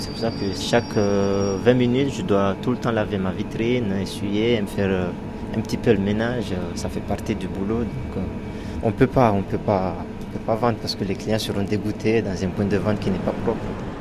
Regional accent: Comoros; Quand j'étais chez moi, aux Comores

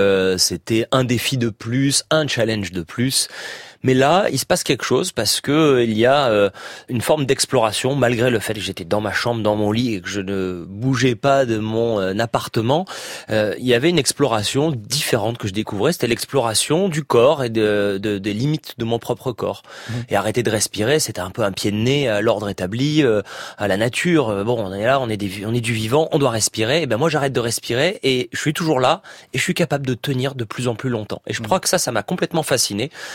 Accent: Nice, Provence-Alpes-Côte d'Azur, France; Alors moi j'ai grandi à Nice. Et à Nice, c'est le département des Alpes-Maritimes.

